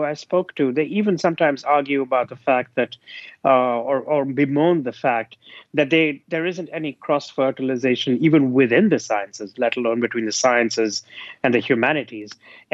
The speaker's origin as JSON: {"language": "English", "country": "India", "said": "I'm Indian myself"}